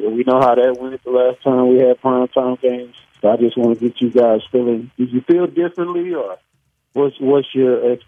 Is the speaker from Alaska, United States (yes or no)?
no; Houston, Texas, United States; So I see the Texans making moves, and I'm from Houston. I'm proud.